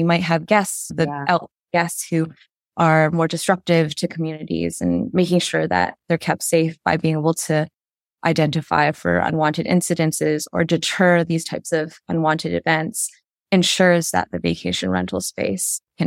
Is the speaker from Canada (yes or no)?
yes; Canada; I'm Canadian.